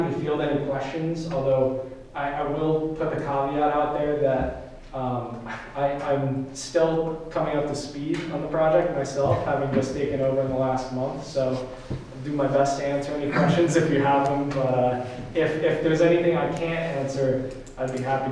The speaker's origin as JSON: {"language": "English", "region": "New York", "country": "United States", "tie": "born there", "said": "I was born in New York and really hold everywhere in the state here in my heart."}